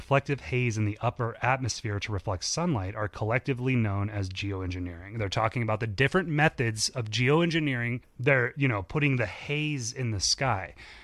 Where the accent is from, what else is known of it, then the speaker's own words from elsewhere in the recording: Ireland; you're as white as an Irishman as me, you're gonna get burnt